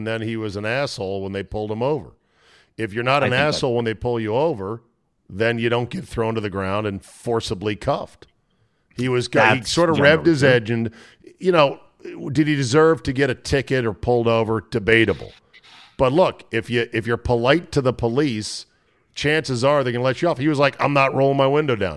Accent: Minnesota, United States; Because I'm from Minnesota and our license plate says the land of 10,000 lakes.

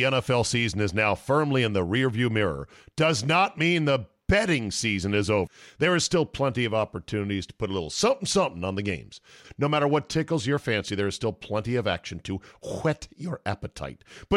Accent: Vacaville, California, United States; growing up in Vacaville, California. You can go Google where that is.

